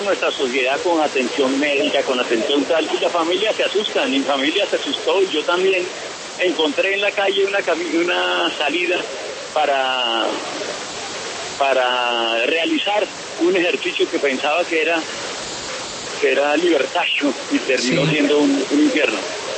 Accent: Santa Marta, Magdalena, Colombia; born there; also born or lived in Bogotá; es un bogotano por adopción porque nací en Santa Marta.

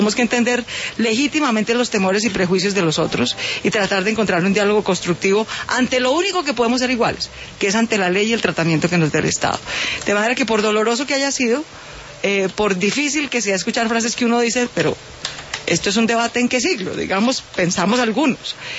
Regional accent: Colombia

